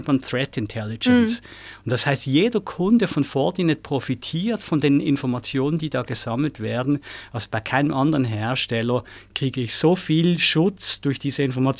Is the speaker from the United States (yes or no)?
no; Switzerland; Ich hoffe, man hört schon aus dem Akzent, wo ich herkomme. Darum für alle, die große Freude daran haben, grüezi miteinander aus der Schweiz.